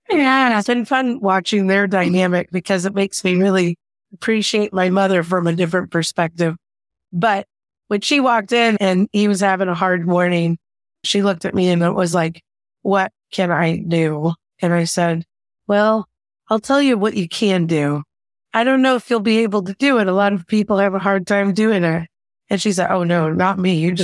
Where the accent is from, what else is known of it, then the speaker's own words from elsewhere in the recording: Kansas City, Missouri, United States; Came back to my hometown of Kansas City and built the school of my dreams.